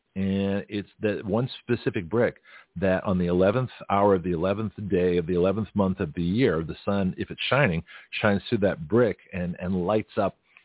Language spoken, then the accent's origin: English; Canada; also born or lived in Australia; And so, you know, growing up in Canada and Australia, you know, we had different knowledge.